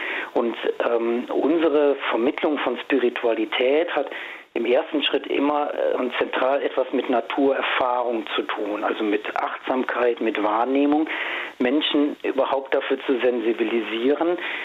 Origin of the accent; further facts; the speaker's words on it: Eifel, Germany; Ich komme selber hier aus der Eifel.